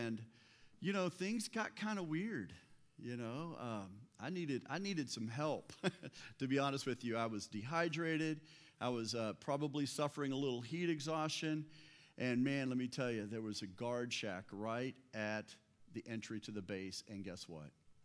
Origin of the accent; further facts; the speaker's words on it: the South, United States; moved away; When you have an accent, you think it's everyone else that has one. But so I'm from the South, and, you know, up until 2005 when I moved up here